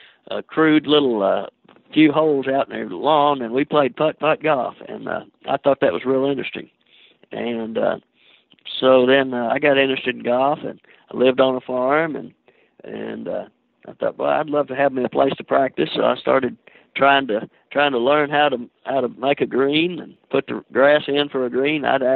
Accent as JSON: {"language": "English", "town": "Lewisburg", "region": "Tennessee", "country": "United States", "tie": "born or raised there", "said": "It was in Middle Tennessee. It was about 70 miles south of Nashville, and 20 miles south of Lewisburg, Tennessee, where I was born and where I went to high school."}